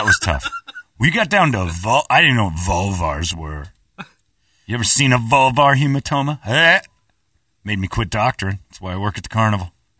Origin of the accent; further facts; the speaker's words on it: United States; I'm just glad I'm an American.